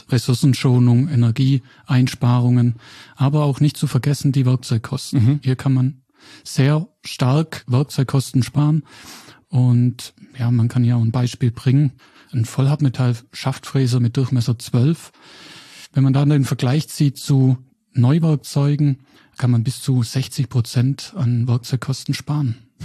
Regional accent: Kempten, Bavaria, Germany; Ja, ich komme aus Kempten und habe daher kurze Anfahrwege

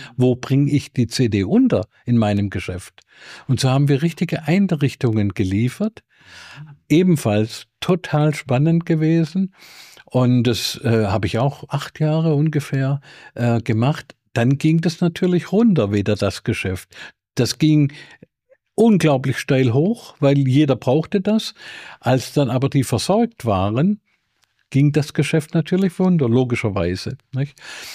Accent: South Germany, Germany; moved away as an adult; dann bin ich aus Süddeutschland nach Hamburg gegangen

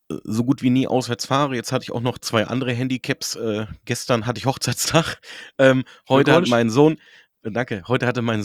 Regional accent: Hanover, Lower Saxony, Germany; Und ich bin Hannoveraner, ich kenne Hannover seit vielen, vielen Jahren

